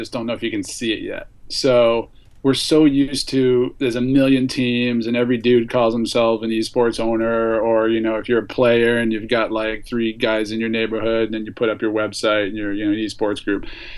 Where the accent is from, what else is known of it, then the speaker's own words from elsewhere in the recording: Boston, Massachusetts, United States; now in US West Coast; No, so I'm from Boston. I moved out here. I started a company that Apple bought in 2009, 2010, and part of the deal was I moved out here to the West Coast.